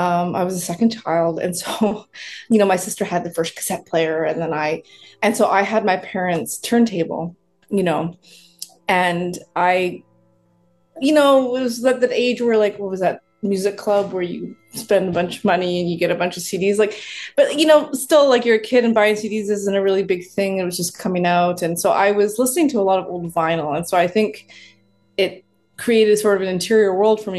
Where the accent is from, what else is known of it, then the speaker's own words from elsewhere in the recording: Western Canada, Canada; also born or lived in Nelson, Canada; from the Kootenay Valley region in BC, so just outside of Nelson, BC. Of course, I grew up in Western Canada, but I've been here for so long that, in terms of being a composer in my community, this is definitely home.